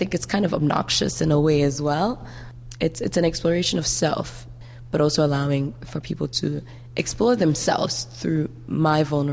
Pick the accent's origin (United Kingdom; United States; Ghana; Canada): Ghana; Yeah, maybe it's me being Ghanaian that just keeps coming through.